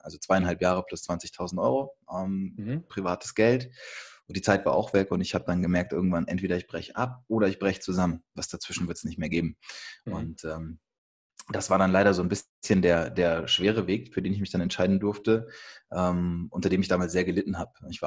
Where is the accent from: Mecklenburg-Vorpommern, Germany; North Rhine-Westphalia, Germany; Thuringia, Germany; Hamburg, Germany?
Hamburg, Germany; Also ich komme aus Hamburg